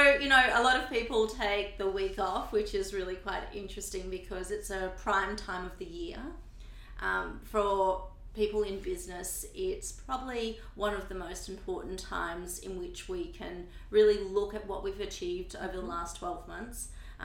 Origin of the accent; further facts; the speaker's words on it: Australia; and I'm an Australian, so I probably don't get this whole Thanksgiving week thing